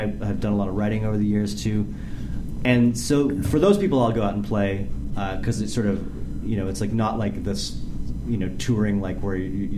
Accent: Toronto, Ontario, Canada; From Toronto. Yeah, I'm from Toronto. Actually, I was in Toronto when you called me to, you know, come on the show.

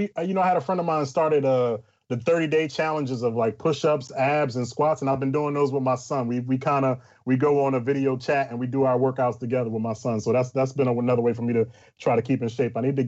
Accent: Philadelphia, Pennsylvania, United States; I'm from Philadelphia, so the last half of Adelphia and … that's where you'll find me.

